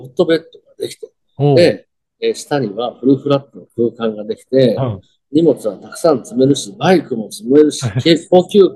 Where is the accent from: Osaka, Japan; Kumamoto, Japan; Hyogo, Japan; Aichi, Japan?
Aichi, Japan; Toyohashi; 私ですね、愛知県、出身、生まれも育ちます、ね、